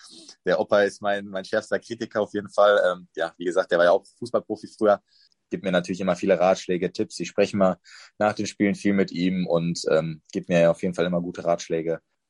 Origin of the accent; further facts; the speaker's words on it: Dortmund, North Rhine-Westphalia, Germany; now in Cologne, Germany; Bin auch relativ heimatnah jetzt an meiner Heimatstadt Dortmund.